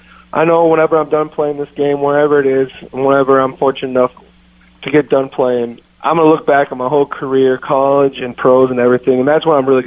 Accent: Minnesota, United States; I'm from Minnesota. I love the Gophers. I played there. My whole family's been there.

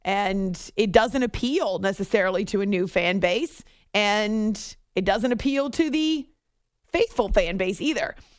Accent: New Hampshire, United States; I worked at a NASCAR track when I was in college growing up in New Hampshire.

